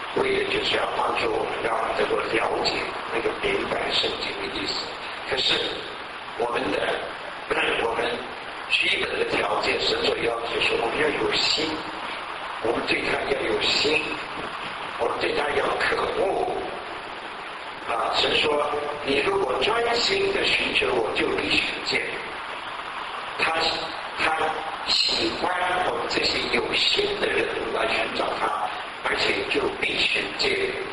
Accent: China; 我们中国人迷信的时候，我们要找石头，走到庙里面或者家里面呢，放一个佛像

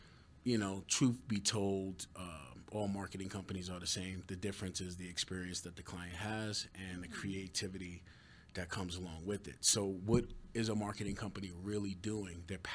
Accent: New York City, New York, United States; now in Colorado, United States; I grew up in Manhattan, New York.

